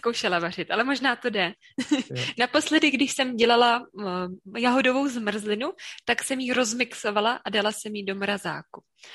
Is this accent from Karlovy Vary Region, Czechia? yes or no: yes; Chodov, Karlovy Vary Region, Czechia; accent: West Bohemian; No a původně jsem z Chodova, to je u Karlových Varů. Takže moje čeština je taková západočeská.